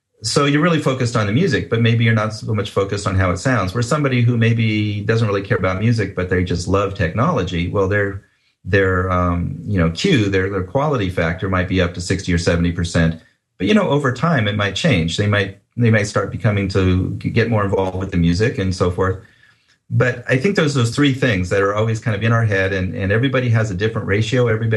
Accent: Palo Alto, California, United States; I grew up in Palo Alto.

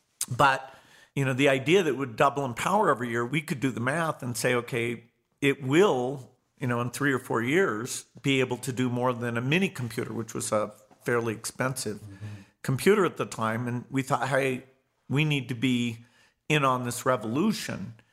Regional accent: Seattle, Washington, United States; born there; I was born in Seattle, Washington, in the United States.

